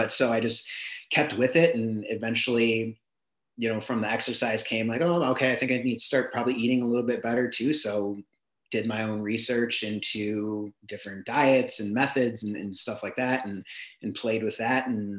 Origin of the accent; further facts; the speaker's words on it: Wisconsin, United States; Growing up in Wisconsin, we have a lot of cheese and fried foods and stuff like that.